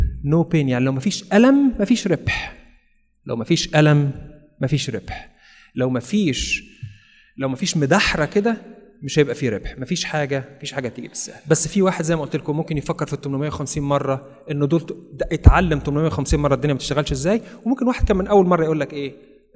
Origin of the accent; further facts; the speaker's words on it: Kafr El Sheikh Governorate, Egypt; انا فاكر كان زمان عندنا في كفر الشيخ